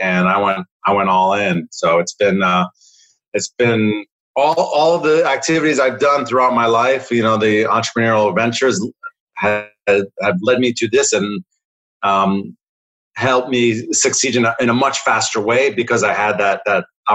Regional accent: New Jersey, United States; I grew up in New Jersey and like you said, been an entrepreneur my whole life.

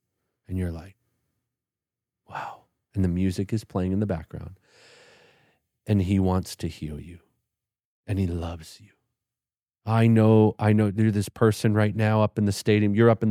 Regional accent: Vancouver, British Columbia, Canada; I'm originally from Canada, in Vancouver.

